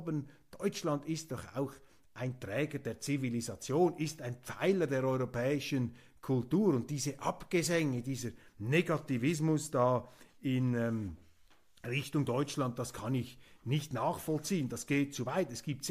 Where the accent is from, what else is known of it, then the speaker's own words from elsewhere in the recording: Switzerland; aber ich als Schweizer Demokrat sage dann, ja, wer hat denn diese Regierung gewählt?